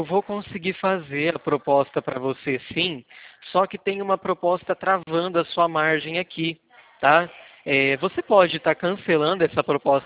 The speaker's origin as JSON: {"language": "Portuguese", "town": "Araçatuba", "region": "São Paulo", "country": "Brazil", "said": "Eu sou daqui de Araçatuba, tá?"}